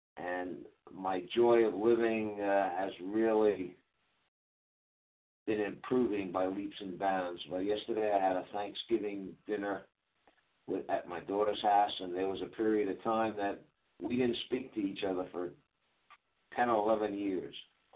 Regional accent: Coral Gables, Florida, United States; I am from Miami, Florida, in Coral Gables.

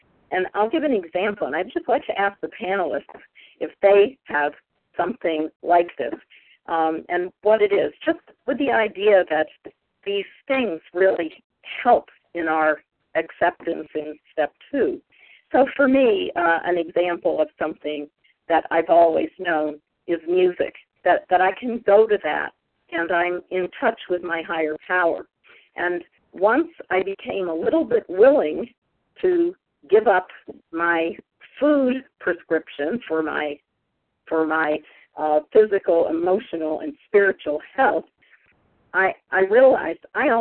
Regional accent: Pennsylvania, United States; Okay, I'm from Pennsylvania.

